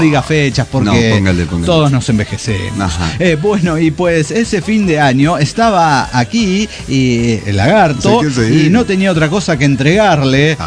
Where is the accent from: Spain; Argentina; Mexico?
Mexico; Escúcheme, somos mexicanos, no mames.